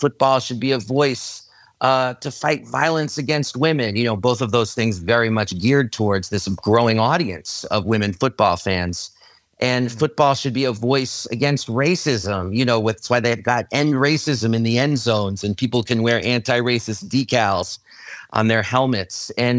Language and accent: English; New York City, New York, United States; I grew up in New York City, so I like to think I have a healthy vocabulary.